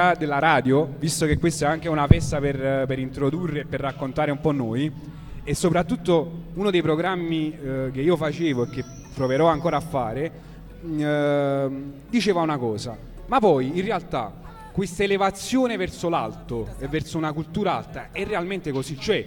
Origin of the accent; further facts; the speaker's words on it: Naples, Campania, Italy; E noi, che siamo napoletani, nella nostra storia abbiamo avuto molti artisti